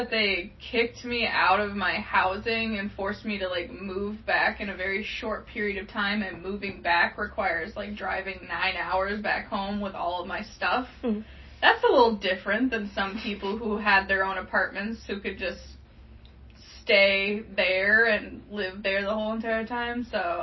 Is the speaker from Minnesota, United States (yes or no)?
yes; Crane Lake, Minnesota, United States; I am from Crane Lake, Minnesota, which is, 5 miles south of Canada.